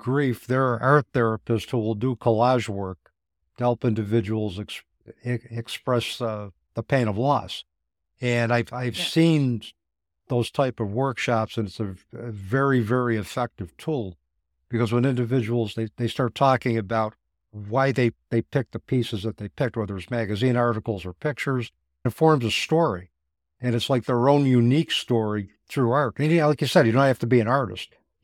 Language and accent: English; Utica, New York, United States; I teach art students at the Pratt Munson School of Art in my hometown of Utica, New York.